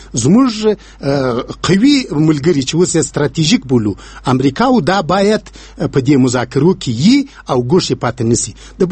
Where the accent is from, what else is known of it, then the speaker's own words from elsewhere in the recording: Afghanistan; خو زه یم افغان یم چې ورځم دا کیسې کوم.